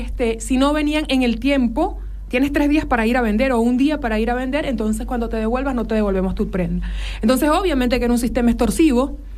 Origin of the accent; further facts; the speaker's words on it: Macanillas, Falcón, Venezuela; born there; Ocurre en ese territorio, en la Sierra de Falcón, específicamente en un punto que es el lugar donde yo nací, y así lo digo, sí.